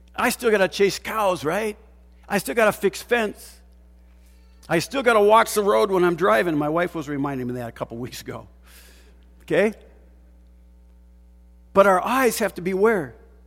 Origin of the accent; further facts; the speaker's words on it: Victor, Montana, United States; People, I'm from Victor. That's just a tiny notch above Darby. We have a few Darbarians here.